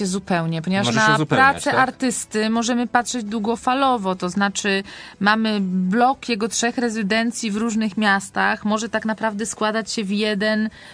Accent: Poznań, Greater Poland Voivodeship, Poland; born there; also born or lived in Wrocław / Kraków / Łódź; Ja mieszkałam wcześniej w wielu miastach, we Wrocławiu, w Krakowie, w Łodzi. Z urodzenia jestem poznanianką

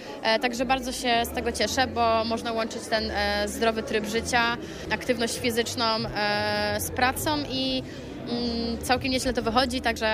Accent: Poznań, Greater Poland Voivodeship, Poland; tym bardziej, że właśnie ja jestem z Wielkopolski, jestem z Poznania i być tak jakby u siebie

